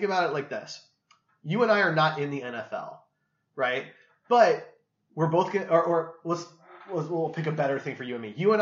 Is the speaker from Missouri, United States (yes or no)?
yes; Kansas City, Missouri, United States; We're from Kansas City.